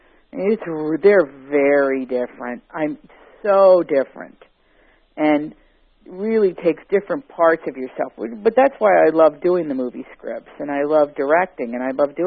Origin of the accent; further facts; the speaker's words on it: Big Stone Gap, Virginia, United States; I came from a place, you know, 6 years old, and 6 years old is really great because you can really remember stuff. And I did not want to move down to Virginia